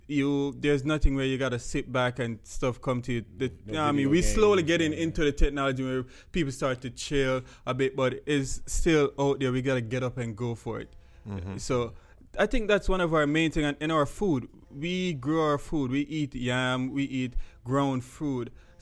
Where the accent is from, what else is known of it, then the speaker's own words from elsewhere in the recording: Portmore, Saint Catherine, Jamaica; Growing up in Portmore, it's pretty good. It's just fun. It's just... I go to the country in the summertime to spend time with my grandparents, and we got a lot of hills and river